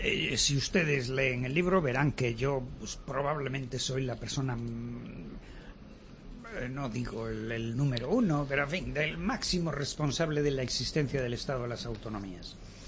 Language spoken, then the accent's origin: Spanish; Vigo, Galicia, Spain; que yo soy de un puerto de interés general, soy de Vigo y sé lo que pasa en Vigo.